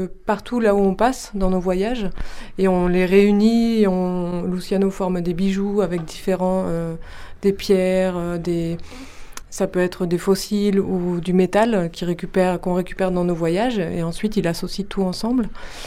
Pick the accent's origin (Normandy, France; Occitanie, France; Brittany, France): Brittany, France; Alors moi, je suis de Bretagne